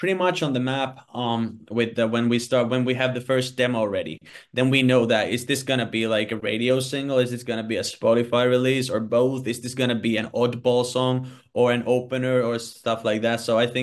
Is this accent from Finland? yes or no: yes; Finland; English is a second language; We're from Finland. English is not our native language.